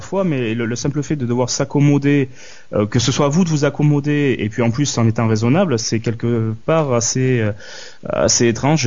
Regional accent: France; ce qui se passe chez nous en France

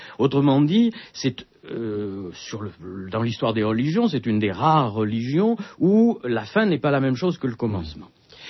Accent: Bordeaux, Nouvelle-Aquitaine, France; Je suis né à Bordeaux et que c'est mon lieu, que je n'ai jamais voulu devenir parisien

